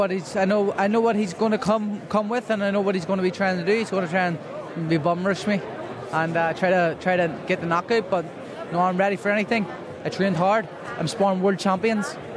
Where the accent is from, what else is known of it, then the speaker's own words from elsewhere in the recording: Ireland; and then I'll fight in my home country of Ireland in December.